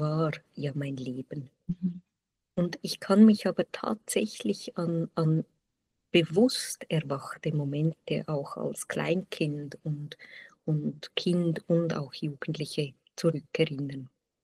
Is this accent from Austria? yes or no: no; Switzerland; accent: Swiss German; now in Zurich, Switzerland; es ist zwar Deutsch mit Akzent, es ist Schweizerdeutscher Akzent. Ich komme aus der Schweiz. Ich bin tatsächlich in den Bergen, in der Nähe der Bergen geboren und wohne heute in Zürich mit meiner Familie.